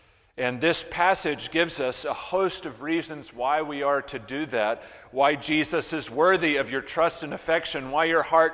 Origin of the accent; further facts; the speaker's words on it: New Hampshire, United States; As a boy, I grew up in New Hampshire, so north of Pike County, north of Jackson. Keep going, you get to Canada, turn around, and you get to New Hampshire.